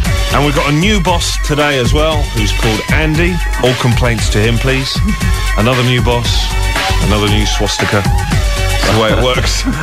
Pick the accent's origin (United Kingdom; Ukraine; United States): United Kingdom; Because we're all British